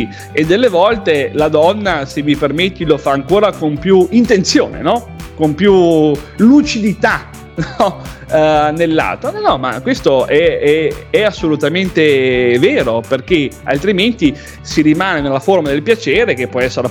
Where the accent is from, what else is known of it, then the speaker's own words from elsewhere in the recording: Rovereto, Trentino-Alto Adige, Italy; io sono di Rovereto